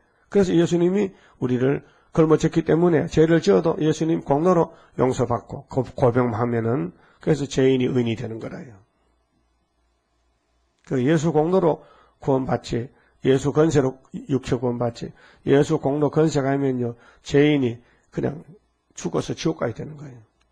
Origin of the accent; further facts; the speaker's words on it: Andong, North Gyeongsang, South Korea; 건신창 목사가 안동 건시야 우리 고향 사람이야 안동에.